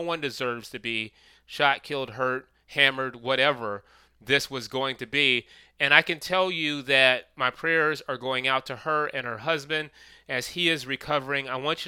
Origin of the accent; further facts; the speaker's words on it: Atlanta, Georgia, United States; this is really cutting deep in Atlanta, my hometown